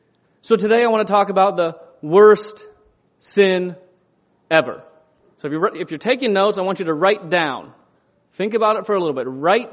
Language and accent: English; Ohio, United States; Now, I grew up in Ohio